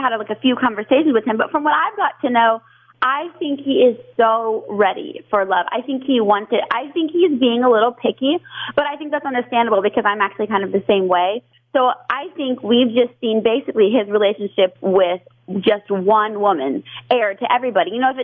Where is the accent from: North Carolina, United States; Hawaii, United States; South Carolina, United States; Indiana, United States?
Indiana, United States; Upland; also born or lived in Van Buren; I lived in a tiny little town called Van Buren for a few years. And then for the most part, I grew up in Upland, Indiana.